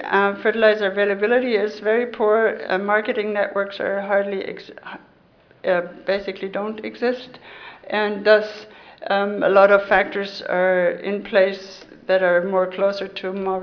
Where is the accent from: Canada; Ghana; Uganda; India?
India; And I came from India, so I thought this was paradise.